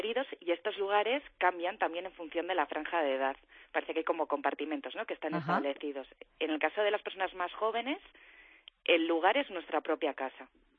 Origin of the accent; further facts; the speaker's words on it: Spain; los españoles somos los europeos que más autofotos nos sacamos.